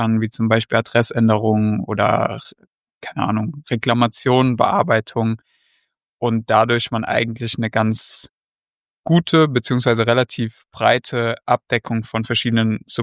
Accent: Heidelberg, Baden-Württemberg, Germany; ich bin 26, komme aus Heidelberg. Bedeutet, ich bin auch hier immer noch, beziehungsweise kann man so sagen, ich bin viel im Ausland, aber eigentlich wohne ich hier in Heidelberg.

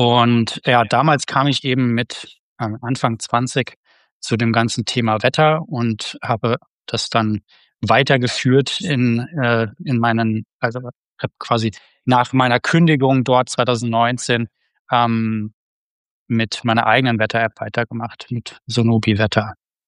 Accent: Freiburg, Baden-Württemberg, Germany; now in Berlin, Germany; Ich wohne in Berlin seit jetzt 6 Jahren und komme aber ursprünglich aus dem schönen Freiburg, beziehungsweise aus der Ecke Freiburg.

